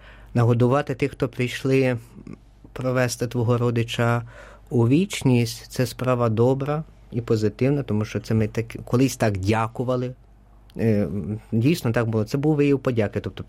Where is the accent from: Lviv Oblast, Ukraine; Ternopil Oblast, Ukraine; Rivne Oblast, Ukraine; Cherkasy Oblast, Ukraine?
Ternopil Oblast, Ukraine; в нас на Тернопілі вже пішла традиція і вже є, що ми от в моєму рідному селі